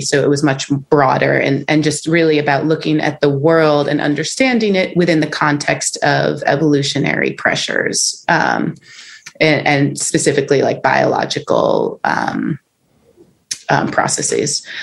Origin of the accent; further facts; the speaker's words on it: Northeast, United States; I grew up in the Northeast.